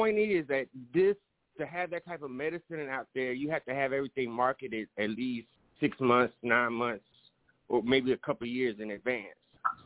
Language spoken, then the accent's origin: English; Champaign, Illinois, United States; because I grew up in Champaign.